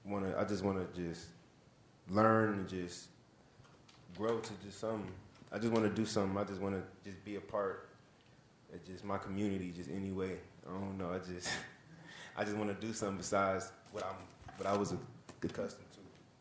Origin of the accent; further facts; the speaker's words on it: Richmond, United States; my whole life growing up in Richmond